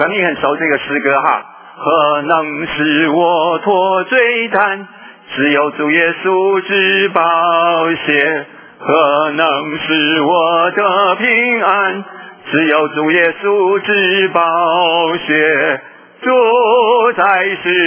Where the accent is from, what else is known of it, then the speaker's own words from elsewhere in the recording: China; 他也爱我们中国人